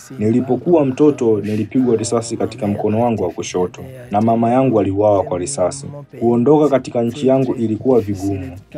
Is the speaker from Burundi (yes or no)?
yes; Burundi; now in Rwanda; Ninatoka Burundi, lakini hivi sasa ni mkimbizi hapa Rwanda.